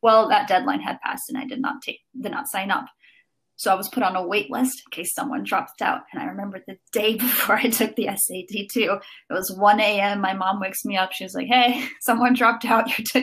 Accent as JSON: {"language": "English", "country": "Italy", "tie": "born or raised there", "said": "I'm from Italy. I grew up there. My mom is American, which explains why I sound the way that I sound, and my dad's Italian. But I grew up in the public Italian education system."}